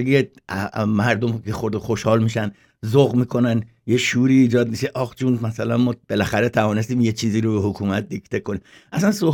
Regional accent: Iran; به نظر من به عنوان یک ایرانی باید دنبال این باشم

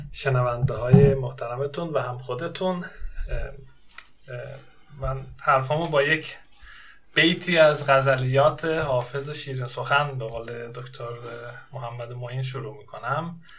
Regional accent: Tabriz, East Azerbaijan, Iran; moved away as an adult; also born or lived in Tehran; now in Sweden; اصالتا من متولد تبریز هستم، متولد بزرگ شده تبریز. تا سن 18 سالگی تبریز بودم، بعد رفتم تهران که اونجا مدرک کارشناسی توی مهندسی برق گرفتم و 2005 هم دیگه اومدم سوئد.

